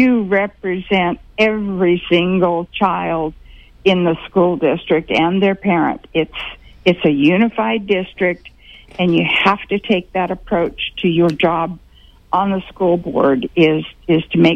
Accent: Capay, California, United States; I grew up in Capay, milking cows.

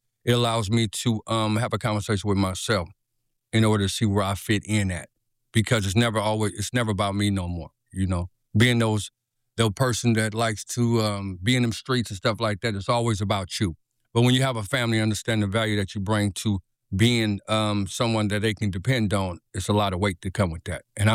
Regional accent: California, United States; I had never been to this part of Northern California. I'm from the Bay Area.

